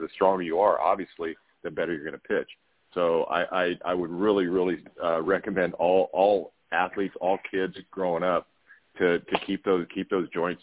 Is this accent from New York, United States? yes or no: no; Nebraska, United States; You know, growing up, I grew up in Western Nebraska, and I didn't have any pitching coaches, any baseball coaches that really knew anything about the game